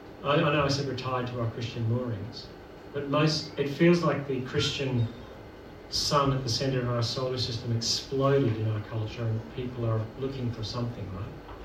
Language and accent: English; Northern Ireland, United Kingdom; I'm from Northern Ireland.